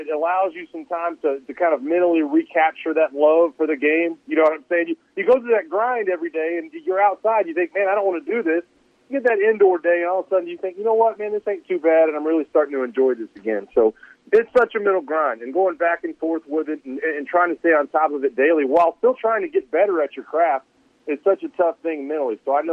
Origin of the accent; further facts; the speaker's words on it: Florida, United States; It's hot in Georgia. It's hot in Alabama. I grew up in Florida. It's hot down there.